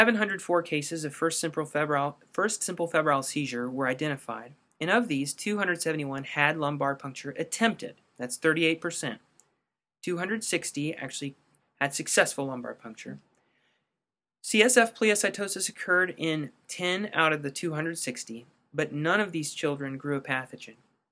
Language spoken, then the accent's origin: English; Illinois, United States; I mean, I'm from Illinois. I can't do a Boston accent.